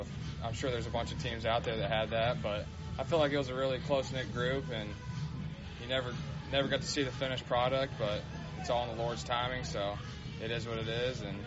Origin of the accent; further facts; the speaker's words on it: Wichita Falls, Texas, United States; Yeah, I'm from Wichita Falls, and it's about as North Texas as it gets, on the border of Oklahoma and Texas.